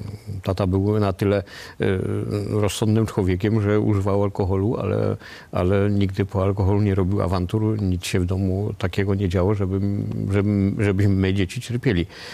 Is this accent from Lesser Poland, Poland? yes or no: yes; Lesser Poland, Poland; bo wychowywałem się na Podhalu, w rodzinie, w której alkohol był normalną rzeczą